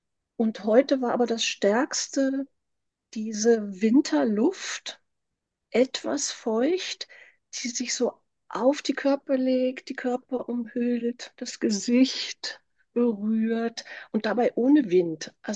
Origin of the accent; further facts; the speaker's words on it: North Rhine-Westphalia, Germany; Ich bin in einem Dorf aufgewachsen am Rande des Sauerlands und damals gehörte das Draußensein für Kinder dazu.